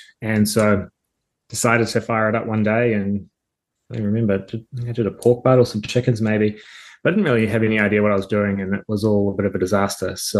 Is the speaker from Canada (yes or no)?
no; New Zealand; but I'm from New Zealand originally, in case anyone picks up on the accent